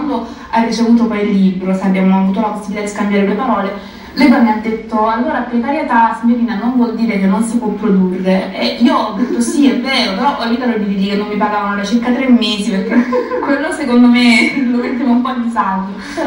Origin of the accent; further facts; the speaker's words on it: Eboli, Campania, Italy; Io già quando salgo a Napoli, perché sono di Eboli, mi sento un po' meglio.